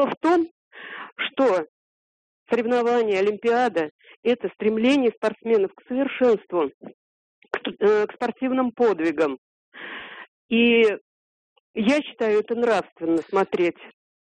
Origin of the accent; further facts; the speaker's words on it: Samara, Samara Oblast, Russia; Я из Самары.